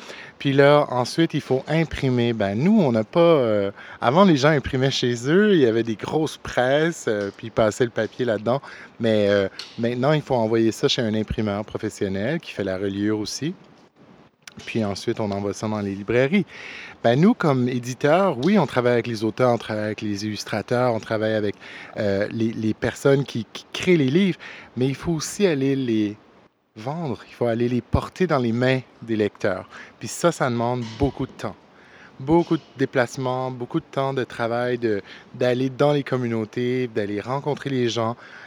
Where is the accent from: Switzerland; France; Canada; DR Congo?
Canada; Moncton, New Brunswick; Je viens de Moncton, donc j'essaie de venir le plus souvent que je peux à Halifax, j'adore.